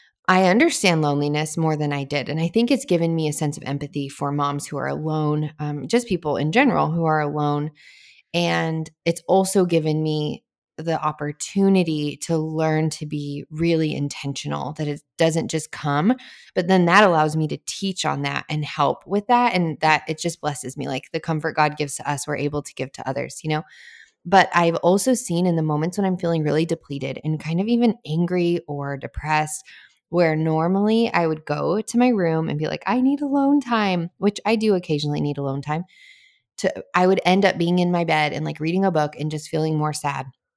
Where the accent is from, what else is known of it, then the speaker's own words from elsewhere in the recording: Albuquerque, New Mexico, United States; now in Franklin, United States; I just moved from Albuquerque to Franklin, Tennessee, born and raised in Albuquerque, full-on desert mode.